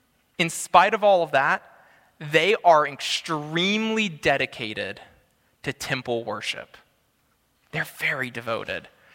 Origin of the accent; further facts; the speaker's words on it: United States; Now, as an American, I have no idea why they do that, but just make a bigger bus, I guess.